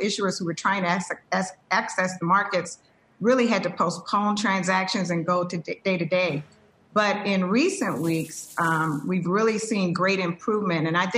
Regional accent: the South, United States; I grew up in the South and saw the systemic racism my parents faced.

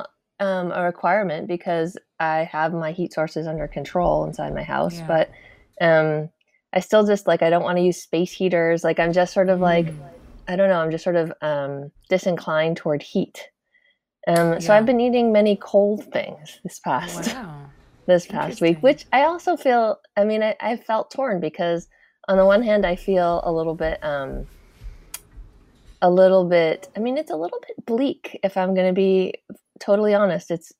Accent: Massachusetts, United States; Massachusetts.

